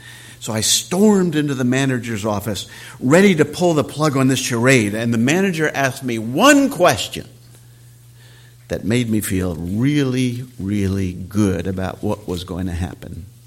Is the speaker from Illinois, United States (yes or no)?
no; Philadelphia, Pennsylvania, United States; also born or lived in New Jersey; I grew up in the North, not only the North, but the Northeast. Philadelphia area, New Jersey area, later moved to Minneapolis